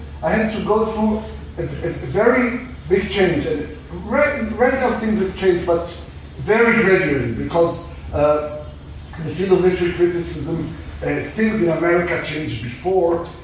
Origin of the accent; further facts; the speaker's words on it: Israel; I grew up in Israel. I went to the Hebrew University. This was my formative years.